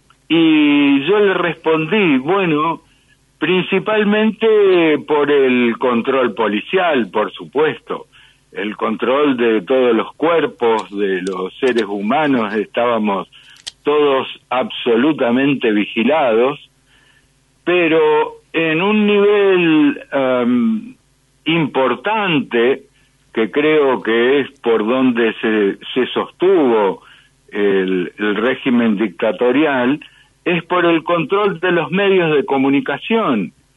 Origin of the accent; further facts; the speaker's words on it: Argentina; me preguntó a mí, como argentino